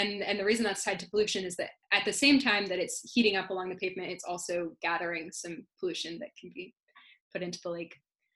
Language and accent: English; Wisconsin, United States; Growing up in Wisconsin, I have an affinity for the Great Lakes. I grew up about half an hour from Lake Michigan